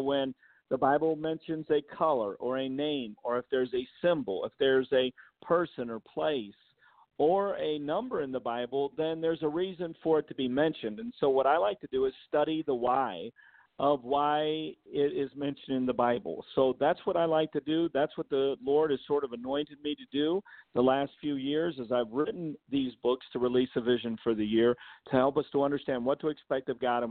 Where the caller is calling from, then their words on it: Rancho Cucamonga, California, United States; No, I'm calling in from California. So I have a church in California called Destinland Christian Center, and we're in Rancho Cucamonga, about 35 miles from